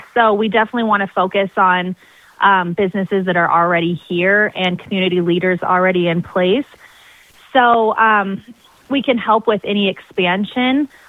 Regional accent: Grable, Wyoming, United States; So I'm actually from Grable, Wyoming, and then I went to the University of Wyoming for school.

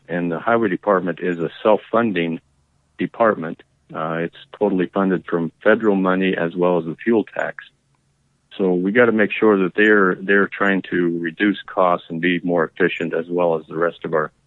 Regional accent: Bedford, Wyoming, United States; I grew up in Bedford. I'm part of the … that's up there. I've spent most of my life away from Star Valley, even though my roots run deep there. I still have a cabin up there

